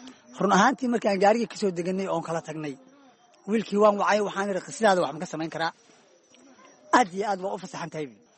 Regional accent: Lower Juba, Somalia; also born or lived in Galguduud; aniga waxaan ku dhashay gobolka Galgaduud, gaar ahaan degmada Cawdaq. wallaahi niyow taariikh nololeedkayga dee intii Soomaaliya ay burburka ahayd umbaan dhashay. haddii Ilaahay ku simoogul yahay waxaan ku koray sida jubbada hoose ilaa iyo gobollada dhexe.

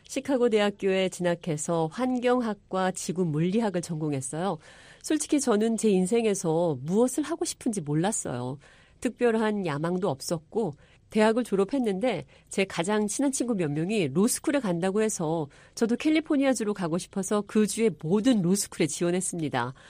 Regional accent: Guam; first language English; Korean is a second language; 저는 사실 미국령 괌에서 태어났습니다.

